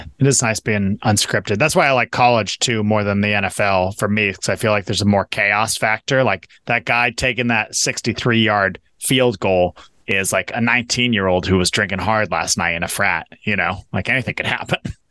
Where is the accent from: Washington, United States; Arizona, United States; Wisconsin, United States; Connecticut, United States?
Washington, United States; Shoreline; Growing up in Shoreline, there's an Arby's on the corner of 205th and Aurora